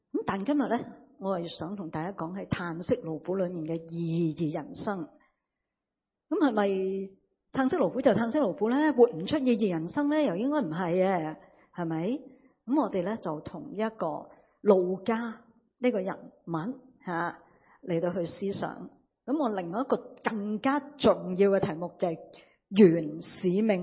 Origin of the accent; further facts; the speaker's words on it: Hong Kong; 我哋香港人啊带咗好多资产去噶嘛